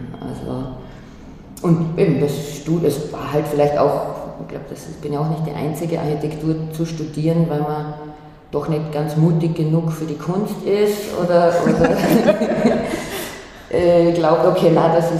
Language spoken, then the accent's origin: German; Klagenfurt, Carinthia, Austria; moved away as an adult; ich bin ein Kleinstadtkind. Das ist vielleicht schwieriger in manchen Punkten. Also ich bin geboren in Klagenfurt, bin dort auch bis 18 geblieben